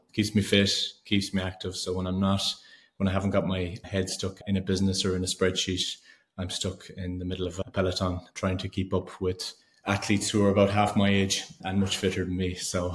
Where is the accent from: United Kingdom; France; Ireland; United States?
Ireland; Well, I am Irish. You were right. Good presumption.